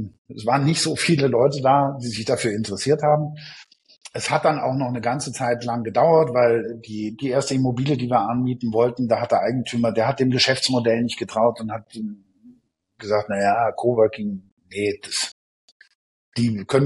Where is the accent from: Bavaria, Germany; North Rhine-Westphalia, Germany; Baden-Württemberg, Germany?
Bavaria, Germany; Augsburg; Und als wir dann nach Europa zurückgegangen sind, nach Augsburg, meine Heimatstadt